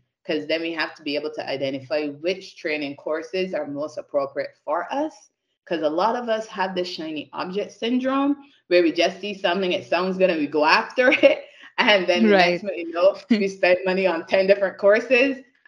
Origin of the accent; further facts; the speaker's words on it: Barbados; growing up in Barbados, I went to school, primary and secondary school in Barbados.